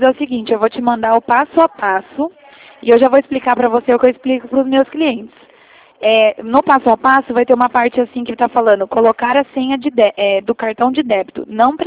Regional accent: Atibaia, São Paulo, Brazil; Eu sou de Atibaia.

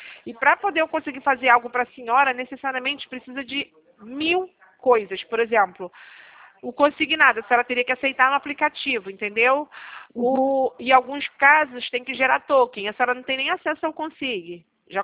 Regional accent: Rio de Janeiro, Brazil; somos do Rio.

